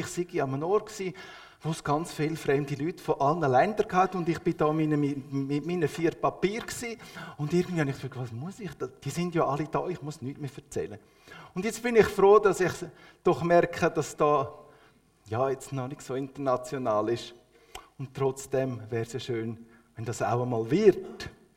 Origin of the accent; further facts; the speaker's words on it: Switzerland; dass wir als Schweizer alle Immigranten sind